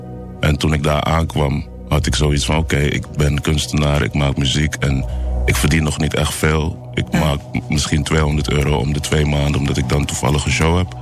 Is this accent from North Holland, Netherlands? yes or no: yes; Amsterdam, North Holland, Netherlands; Ik kom uit Amsterdam Zuidoost officieel.